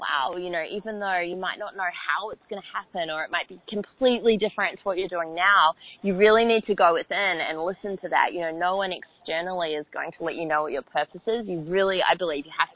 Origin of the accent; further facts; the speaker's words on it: Auckland, New Zealand; And so I grew up in Auckland, New Zealand